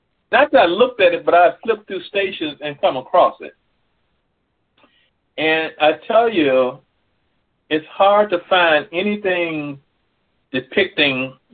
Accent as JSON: {"language": "English", "region": "Alabama", "country": "United States", "tie": "born or raised there", "said": "Where I grew up in Alabama, most of the families, all my friends, these were marriages that lasted 50, 60, or more years."}